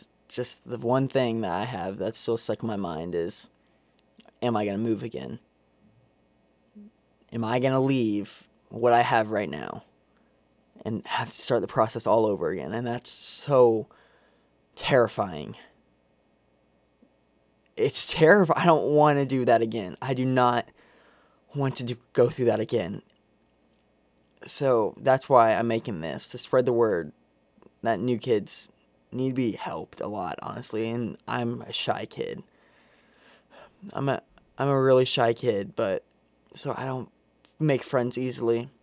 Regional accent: Atlanta, Georgia, United States; accent: southern; now in Indiana, United States; I moved to Indiana from Atlanta, the complete opposite side of the country. I still had my southern accent

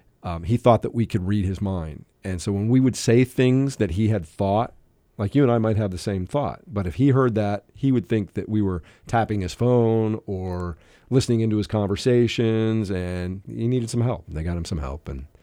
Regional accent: Colorado, United States; I loved growing up in Colorado. I loved the Broncos and the Denver Nuggets.

